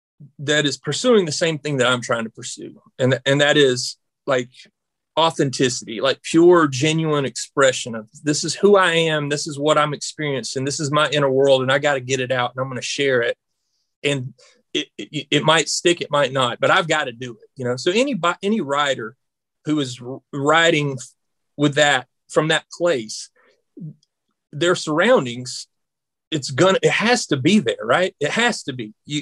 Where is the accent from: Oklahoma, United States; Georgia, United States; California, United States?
Georgia, United States; They know I'm from Georgia, you know.